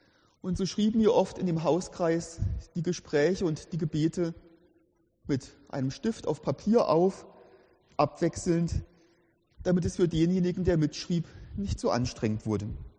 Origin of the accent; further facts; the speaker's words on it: Germany; now in Switzerland; Vor vielen Jahren war ich in meiner Heimatstadt in Deutschland